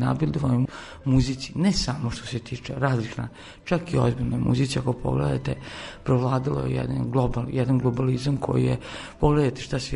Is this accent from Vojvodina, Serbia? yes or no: yes; Novi Sad, Vojvodina, Serbia; born there